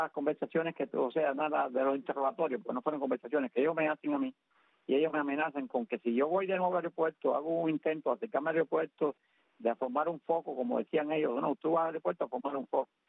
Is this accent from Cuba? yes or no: yes; Cuba; yo soy ciudadano cubano